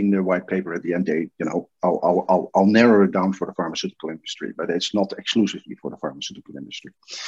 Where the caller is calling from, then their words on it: Eindhoven, North Brabant, Netherlands; I'm calling in from Eindhoven, the Netherlands.